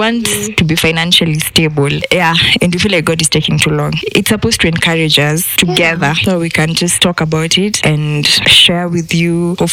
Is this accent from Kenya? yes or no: yes; Eldoret, Uasin Gishu County, Kenya; I'm from Eldoret, Kenya.